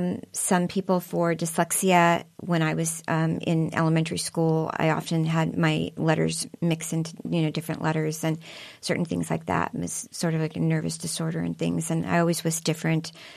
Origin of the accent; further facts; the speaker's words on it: Lynwood, California, United States; I grew up in Linwood, California.